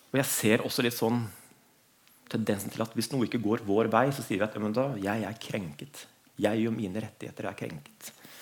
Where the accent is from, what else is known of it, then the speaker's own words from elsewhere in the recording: Kristiansand, Agder, Norway; also born or lived in Oslo; Jeg Kristiansand, jeg vokste opp på Søm. Så jeg feiret, dere hører at jeg født i Oslo, men jeg feiret treårsdagen min her i Kristiansand, og trives godt med å bo her i Kristiansand.